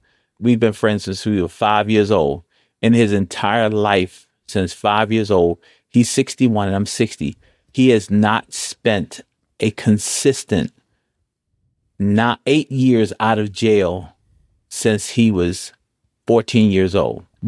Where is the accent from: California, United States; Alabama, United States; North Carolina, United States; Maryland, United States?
Maryland, United States; Baltimore; And so I grew up in West Baltimore with a single family home. I have three birth brothers.